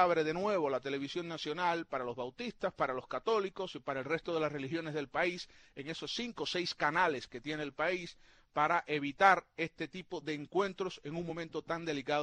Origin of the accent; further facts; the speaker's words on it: Santiago de Cuba, Cuba; born there; en el caso de Santiago de Cuba, que tú mencionabas, la ciudad donde yo nací